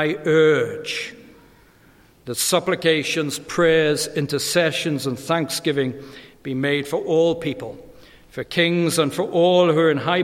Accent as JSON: {"language": "English", "country": "United Kingdom", "lives_now": "United States", "said": "as a British person coming to live in America, and yes, There is a sense of objectivity looking at a nation from the outside. And having lived here for 16 years"}